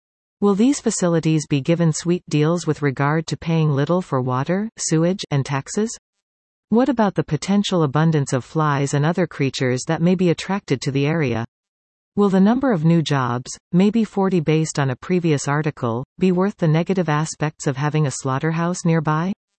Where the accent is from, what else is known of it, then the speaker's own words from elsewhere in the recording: Brandon, Manitoba, Canada; I grew up in Brandon, Manitoba, a pretty little prairie city with a slaughterhouse outside of the city limits.